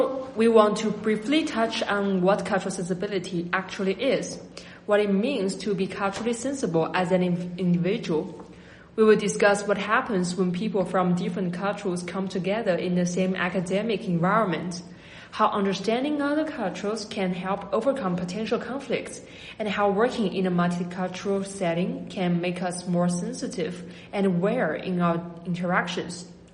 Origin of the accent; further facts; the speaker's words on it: China; moved away as an adult; now in Basel, Switzerland; I come from China. I finished my bachelor and master in Beijing and moved to Basel to do my PhD program in international trade law.